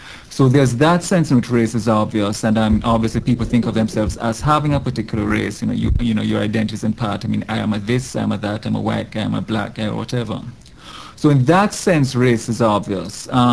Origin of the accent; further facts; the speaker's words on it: Jamaica; now in United States; Well, as people will soon be able to tell from my accent, I'm not a Native American. I'm originally from Jamaica, now U.S. citizen, so I'm a Jamaican American. I came to this country in 1987